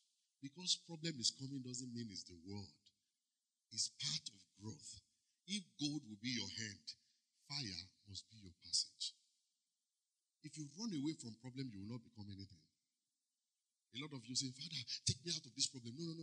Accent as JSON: {"language": "English", "country": "Nigeria", "said": "So the first thing as a Nigerian, tell me what is the first thing I would think."}